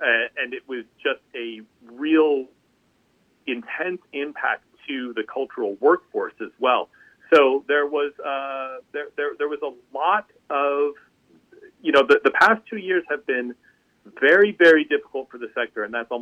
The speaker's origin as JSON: {"language": "English", "town": "St. Louis", "region": "Missouri", "country": "United States", "said": "Another Midwesterner. I'm from St. Louis originally."}